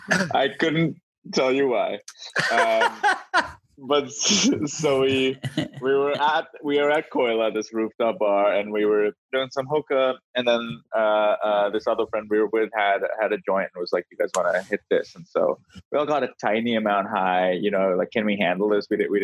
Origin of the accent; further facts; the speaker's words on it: India; So I grew up in India